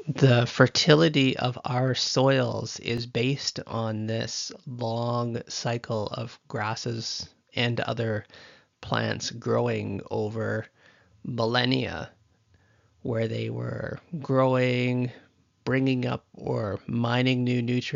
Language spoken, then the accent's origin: English; Ontario, Canada; So I'll never forget when I first arrived in the prairies. I grew up in Ontario and I had been moving out to do my master's